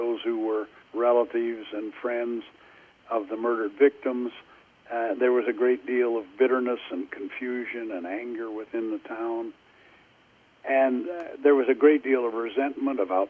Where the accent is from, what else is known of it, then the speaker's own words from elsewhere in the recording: Leon, Iowa, United States; I grew up in Leon, Iowa, about 100 miles east of you people.